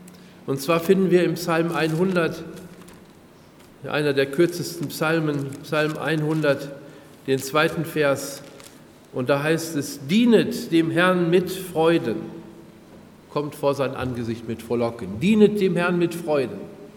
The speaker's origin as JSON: {"language": "German", "country": "Germany", "tie": "born there", "said": "meine Frau heißt Angelika. Ich bin da in Deutschland geboren und wohne in Gifhorn."}